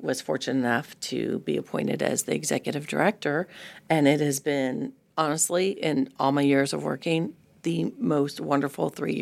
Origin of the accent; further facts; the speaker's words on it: San Diego, California, United States; moved away as an adult; We're from San Diego. Mm-hmm. So it's Groundhog's Day there. 72 and sunny every single day, 365 days a year.